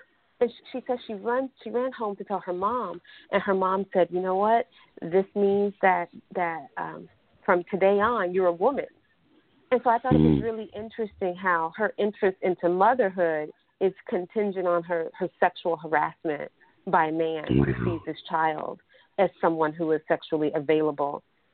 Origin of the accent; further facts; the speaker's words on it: United States; when people would find out I was from the United States